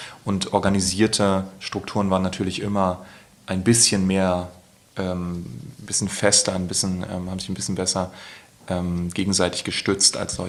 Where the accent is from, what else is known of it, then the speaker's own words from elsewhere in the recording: Berlin, Germany; ich bin 87 geboren, die 90er Jahre waren voller Nazi-Gewalt, jetzt nicht im Friedrichshain, wo ich groß geworden bin